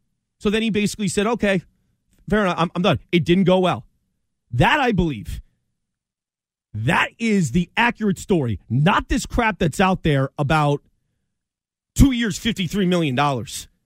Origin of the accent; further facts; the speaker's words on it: Massachusetts, United States; Yes, we did get WBC in Western Mass when I was growing up. So I grew up on Bob Lobel, Alice Cook, and all that WBZ Channel 4.